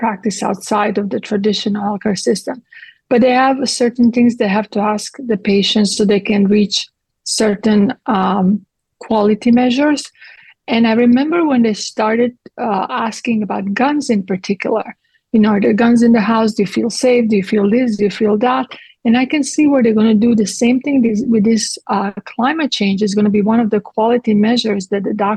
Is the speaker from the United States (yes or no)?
no; Croatia; English is a second language; I'm from Croatia, so when I was in Croatia this last time, they stopped using Croatian money system